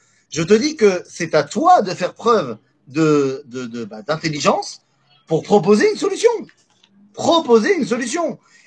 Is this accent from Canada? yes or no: no; France; On connaît tous, on a grandi en France...